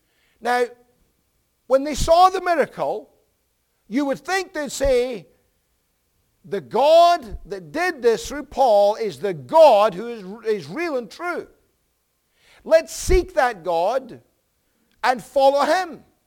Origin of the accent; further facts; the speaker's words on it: Edinburgh, Scotland, United Kingdom; So in my hometown of Edinburgh, there's an extinct volcano called Arthur's Seat.